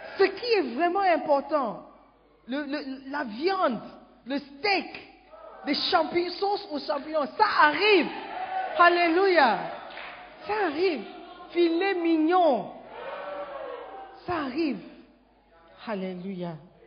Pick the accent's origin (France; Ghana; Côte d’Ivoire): Ghana; French is a second language; Moi, je viens du Ghana.